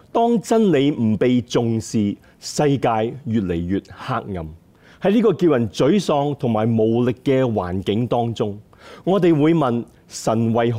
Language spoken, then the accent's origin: Chinese; Guangdong, China; 就好像我们广东人说顺德是什么鱼米之乡的意思